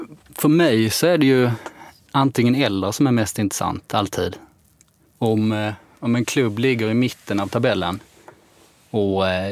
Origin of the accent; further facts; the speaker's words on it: Skåne, Sweden; now in Stockholm, Sweden; Jag kommer från Skåne från början, som det säkert hörs.